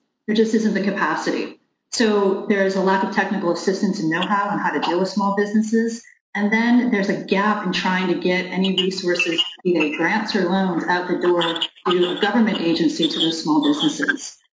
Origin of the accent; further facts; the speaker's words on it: New Orleans, Louisiana, United States; I'm from Louisiana. My hometown is New Orleans. And so we are prone to so many natural disasters.